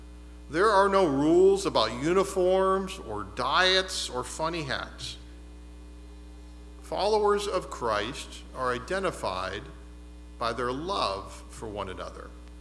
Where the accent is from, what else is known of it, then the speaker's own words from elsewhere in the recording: Erie, Pennsylvania, United States; Growing up in Erie, and I was in the band, and so, you know, every time we had a parade, we always had the Shriners.